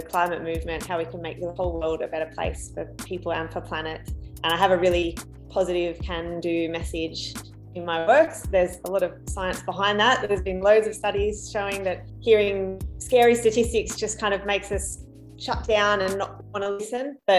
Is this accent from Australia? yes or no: yes; Australia; I'm an Australian illustrator.